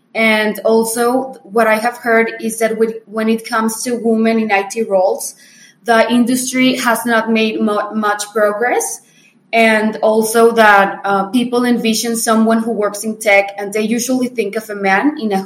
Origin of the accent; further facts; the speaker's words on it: Monterrey, Nuevo León, Mexico; I am here from Monterrey. I have 25 years old